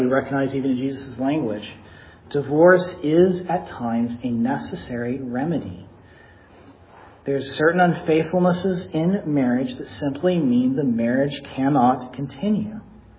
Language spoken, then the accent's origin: English; Texas, United States; I come from Texas. I most recently lived in San Antonio.